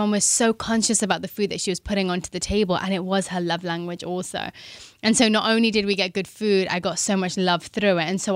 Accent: London, United Kingdom; So I grew up in London. I come from an Indian family.

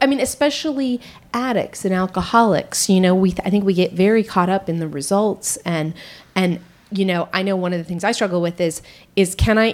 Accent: California, United States; It's like what Northern California, I'm from Northern California.

